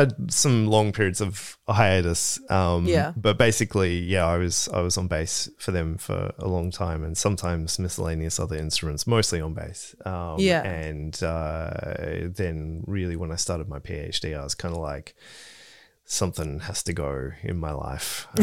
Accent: Australia; actually I ended up learning Brazilian for 3 years at like night school, just because I went to Europe as like a Australian backpacker and came back feeling embarrassed that I only spoke English.

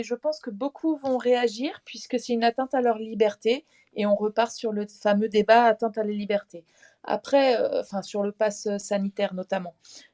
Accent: Paris, Île-de-France, France; je suis parisienne.

